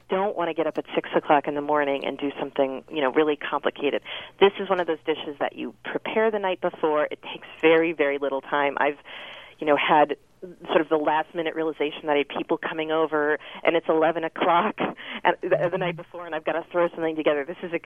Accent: Connecticut, United States; I grew up in Connecticut, too.

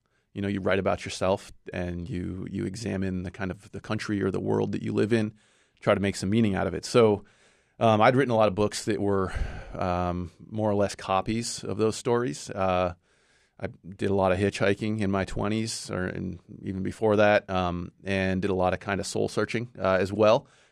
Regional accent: Brunswick, United States; Well, I grew up in Brunswick, and my mother raised my sister and me right downtown.

